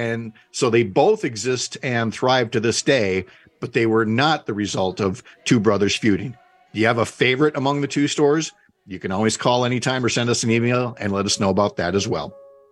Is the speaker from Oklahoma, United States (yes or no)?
no; Minnesota, United States; being born and raised in Minnesota, but with a parent who lived in Wisconsin